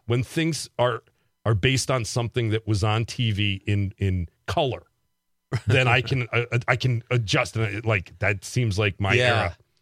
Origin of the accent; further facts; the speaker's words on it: New York, United States; I wonder if it's because when I was a kid growing up in New York, I was a Mets fan in the 80s